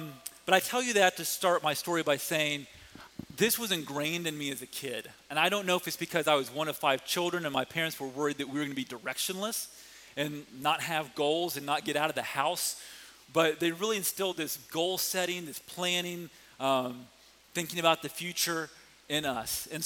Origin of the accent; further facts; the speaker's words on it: Ohio, United States; So I'm from Ohio. She's from Kansas City. We moved to Southern California.